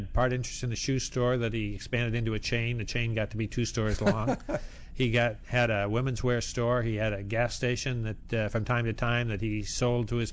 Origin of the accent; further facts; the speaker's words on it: Owosso, Michigan, United States; I grew up in a small town in Michigan, in central Michigan. I hardly ever mention the name to people who aren't from Michigan, but it's called Owosso. It's got about 20,000 people.